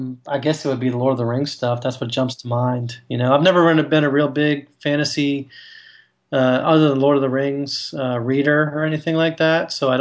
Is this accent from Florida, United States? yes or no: yes; Florida, United States; I grew up in South Florida when all that stuff was going on, watching those games as a fan, like as middle school age.